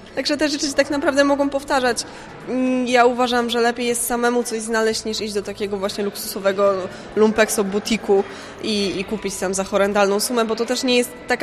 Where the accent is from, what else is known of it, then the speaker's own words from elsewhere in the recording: Wrocław, Lower Silesian Voivodeship, Poland; ja jestem z Wrocławia